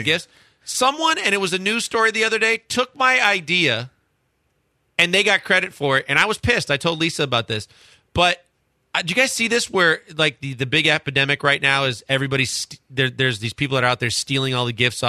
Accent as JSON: {"language": "English", "region": "Midwest", "country": "United States", "said": "I can do a lot of ice cream, because I'm from the Midwest, obviously"}